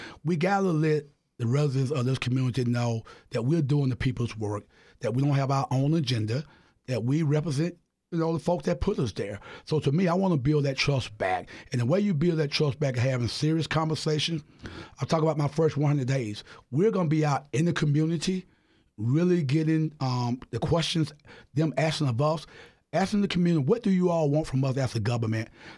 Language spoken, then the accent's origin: English; South Carolina, United States; born or raised there